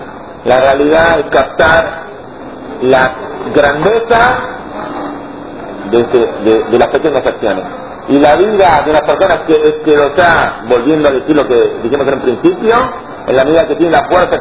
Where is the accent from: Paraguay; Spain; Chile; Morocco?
Morocco; porque yo vengo de Marruecos, y mi padre me enseñó que hay una acción que tiene un poder muy grande